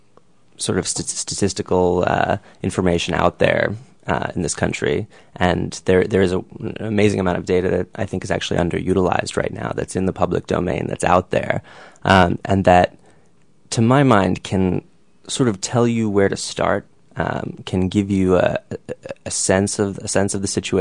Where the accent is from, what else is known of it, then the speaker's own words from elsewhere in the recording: New York City, New York, United States; I grew up in New York City in Manhattan, currently live in Brooklyn.